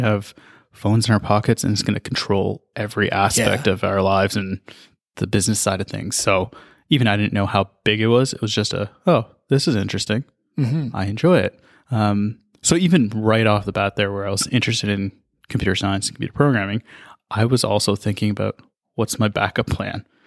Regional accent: Mississauga, Ontario, Canada; also born or lived in Etobicoke; So I grew up in Mississauga and Etobicoke. So I did elementary school and stuff in Etobicoke and then moved to Mississauga for grade 6 and onwards.

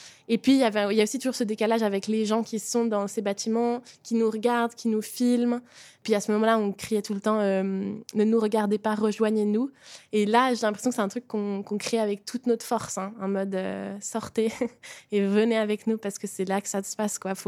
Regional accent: Geneva, Switzerland; j'ai 24 ans, j'ai grandi à Genève

